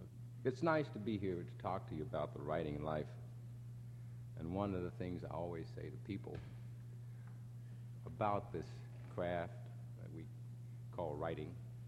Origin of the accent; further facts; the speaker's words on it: Alabama, United States; born there; I like to tell them that originally I was born in Alabama. I was born in Alabama, and originally at a time in the South when there were no books